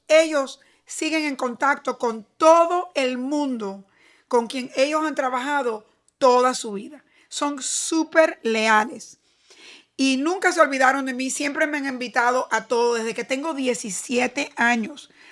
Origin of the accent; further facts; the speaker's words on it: Cuba; Y nosotros los cubanos, cuando vinimos de Cuba, nos criaron así.